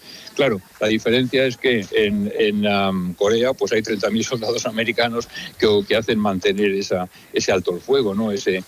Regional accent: Balearic Islands, Spain; Es decir, es la isla de Mallorca, mi tierra

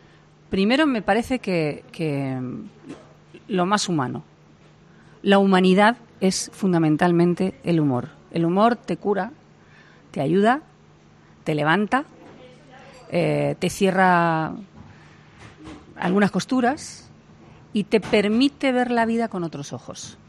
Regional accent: Albacete, Castilla-La Mancha, Spain; todo el mundo sabe que soy de Albacete

